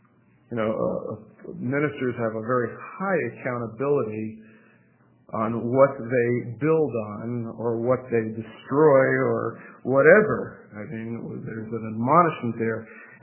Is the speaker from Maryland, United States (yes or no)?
no; Florida, United States; now in Washington, United States; I was raised in South Florida. I'm a child of my culture and my parents that way. I'm now living in Northwest Washington. It's very different.